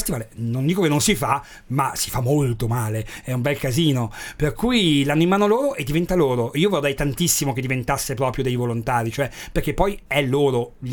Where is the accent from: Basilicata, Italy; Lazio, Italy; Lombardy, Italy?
Lombardy, Italy; Milan; Io sono di Affori